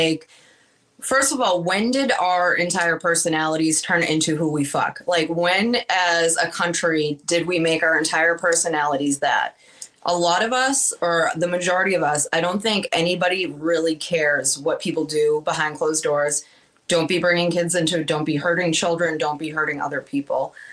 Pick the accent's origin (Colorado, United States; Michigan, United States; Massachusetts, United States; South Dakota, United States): Massachusetts, United States; I'm born and raised in Massachusetts. I still work in Massachusetts